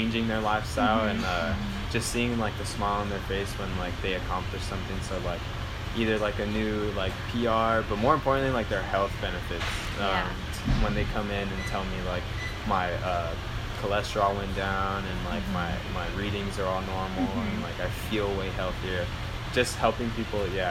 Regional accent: Azusa, California, United States; I grew up in Azusa, so it was a lot easier for me to kind of like talk to a bunch of people and stuff like that.

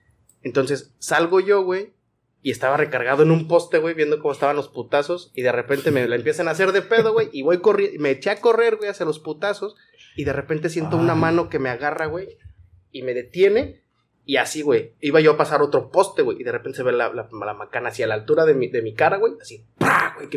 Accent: Santa Rosa Jáuregui, Querétaro, Mexico; Ahí en el barrio de donde yo soy, en Santa Rosa, Javi, Querétaro

